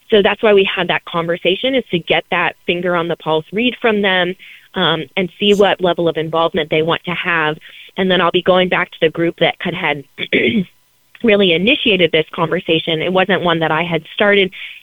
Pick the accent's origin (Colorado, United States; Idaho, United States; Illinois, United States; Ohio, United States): Ohio, United States; Findlay; And one of the things when I say I'm from Findlay, Ohio, anyone that has kind of driven through this area all the time will say, oh, Flag City, USA, do you guys make flags in Findlay?